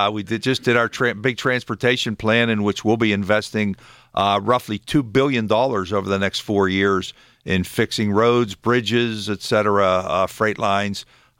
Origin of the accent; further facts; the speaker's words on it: Pittsburgh, Pennsylvania, United States; I grew up in Pittsburgh and still live in Pittsburgh